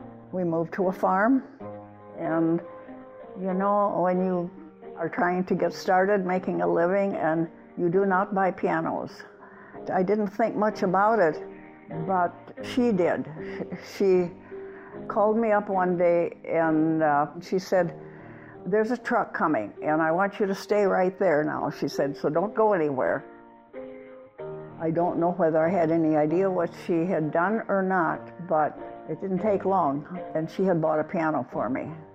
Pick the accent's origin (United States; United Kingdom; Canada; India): United States; Stockholm, Wisconsin; I grew up kind of around Stockholm, and then my parents bought a farm that was very close to Maiden Rock. I always lived on the farm.